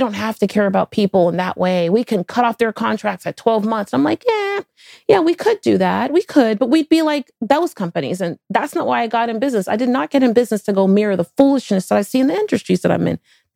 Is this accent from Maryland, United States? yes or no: no; Miami, Florida, United States; I'm born and raised in Miami for those of you who don't know.